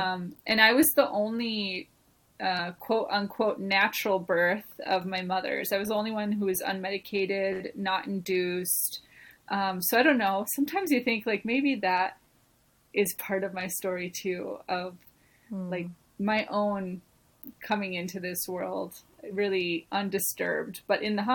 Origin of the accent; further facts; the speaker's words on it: Minnesota, United States; A little bit about me. I grew up in Minnesota and kind of a super adventurous kid.